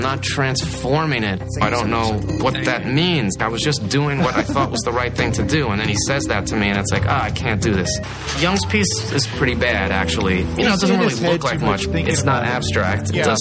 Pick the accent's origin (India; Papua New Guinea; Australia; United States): United States; New York; I'm from New York. I survive. I'm tough like a cockroach.